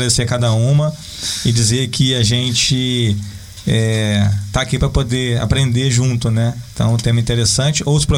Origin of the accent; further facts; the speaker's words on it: Brazil; Até porque eu sou brasileiro, não desiste.